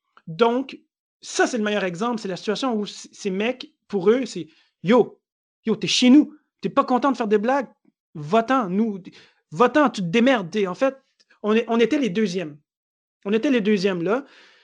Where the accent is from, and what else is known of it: Montreal, Quebec, Canada